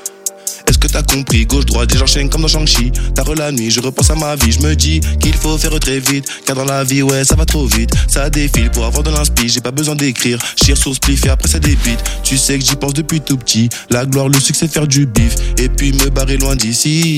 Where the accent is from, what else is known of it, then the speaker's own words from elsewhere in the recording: Angers, Pays de la Loire, France; J'ai grandi ici à Angers, dans le 49, tu connais, Maine-et-Loire. J'ai grandi de base, j'habite à la Roseraie, tu vois. Et j'ai déménagé là, il n'y a pas longtemps, vers le GP, tu vois.